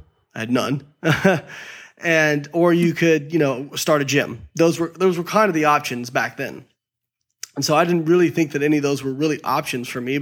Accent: Indiana, United States; So I grew up in Southern Indiana from not big enough to be a big town, not small enough to be a small town

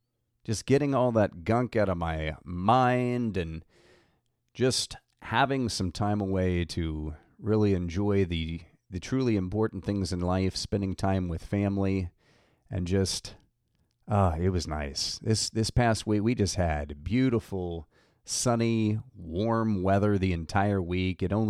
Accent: Kentucky, United States; We've got another shooting that has taken place in my home state up in the city of Louisville.

